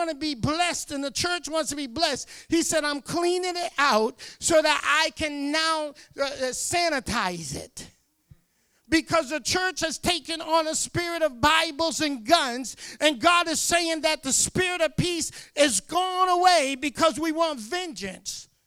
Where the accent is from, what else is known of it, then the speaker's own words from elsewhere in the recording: New Hampshire, United States; Let me tell you, I grew up in Nashville, New Hampshire all my life. And we were one of the only first black families here.